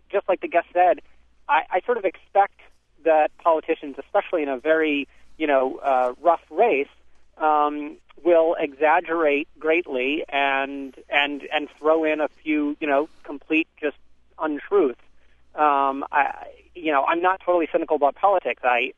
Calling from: Lebanon, New Hampshire, United States; No, I'm calling from Lebanon, New Hampshire, but I live right across the border in Vermont.

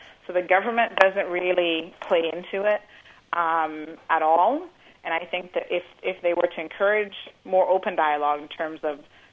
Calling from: Cayman Islands; I'm calling from the Cayman Islands.

